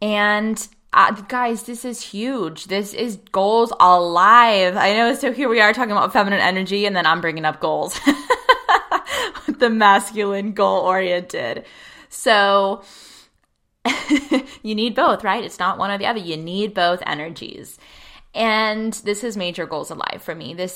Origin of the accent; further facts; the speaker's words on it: Pittsburgh, Pennsylvania, United States; if you, in fact, are from my hometown of Pittsburgh